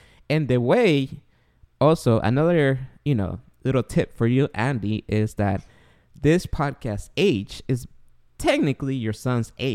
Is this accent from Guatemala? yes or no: yes; Guatemala; English is a second language; now in United States; As you guys don't know, I'm an immigrant from Guatemala. I'm still trying to learn English, both speaking and Grammarly.